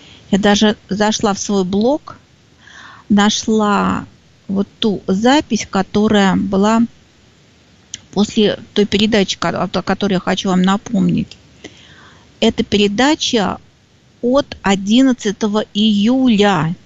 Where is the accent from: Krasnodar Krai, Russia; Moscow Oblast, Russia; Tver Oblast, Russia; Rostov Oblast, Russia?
Krasnodar Krai, Russia; now in Moscow, Russia; я выросла на Кубани, но, видимо, вот потом приехала в Москву и живет в Москве.